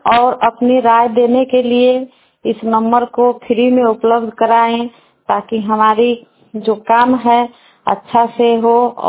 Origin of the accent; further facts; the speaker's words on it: Sikta, Bihar, India; सिकटा पंचायत की रहने वाली हूँ।